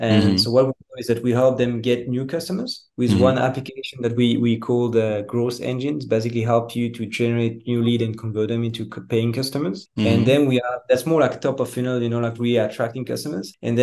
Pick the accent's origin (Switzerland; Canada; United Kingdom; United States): Switzerland; Okay, so I come from Switzerland. I'm currently in Cape Town.